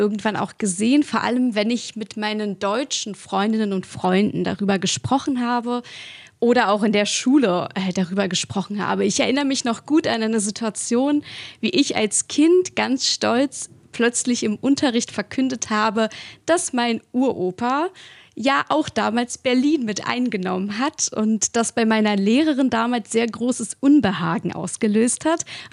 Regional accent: Ukraine; Man muss zu mir ja auch wissen, ich bin postsowjetisch sozialisiert worden. Ich komme aus der Ukraine.

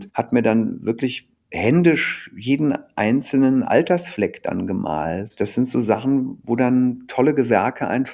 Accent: Wuppertal, North Rhine-Westphalia, Germany; in meiner Heimatstadt Wuppertal

